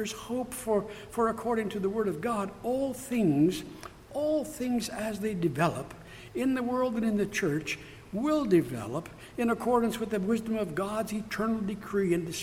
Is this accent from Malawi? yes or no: no; Canada; As Canadian Christians being in this world but not of this world, we can be so troubled as we see our Canadian government determined to deny or outlaw as many of the norms of Christianity in the shortest period of time.